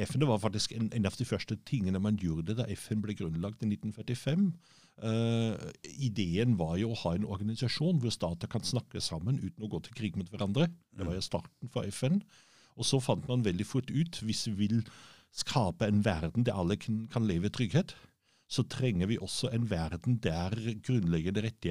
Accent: Austria; Norwegian is a second language; moved away as an adult; now in Norway; Jeg kommer fra Østerrike.

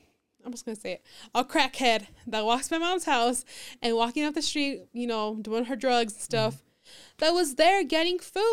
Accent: Las Vegas, New Mexico, United States; I know, they're like, where are you from? And we're like, Las Vegas. They're like, wow, where's that at?

